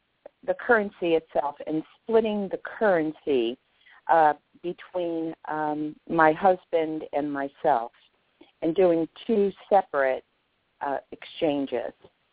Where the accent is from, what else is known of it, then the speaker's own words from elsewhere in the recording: Virginia, United States; I'm from Virginia.